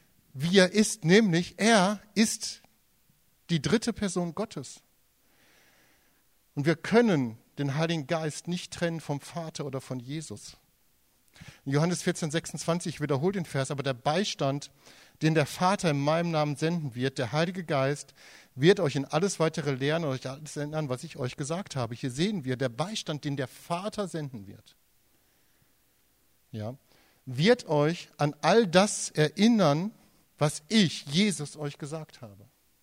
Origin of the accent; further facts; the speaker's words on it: Germany; weil wir zu deutsch sind. Ich auch, bin auch Deutscher.